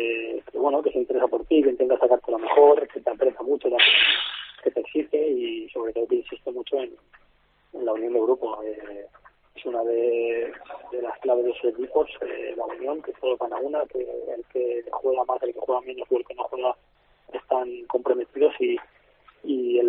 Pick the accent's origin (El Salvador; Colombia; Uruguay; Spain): Spain; Sant Adrià de Besòs, Catalonia; yo soy de aquí, yo soy de San Adrián, de Badalona